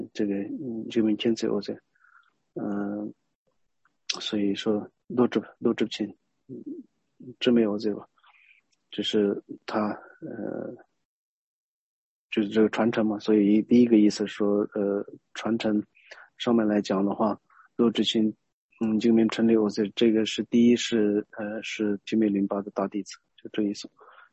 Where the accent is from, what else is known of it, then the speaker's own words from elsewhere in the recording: Chengdu, Sichuan, China; 我在我们家乡成都好像两次，在美国一次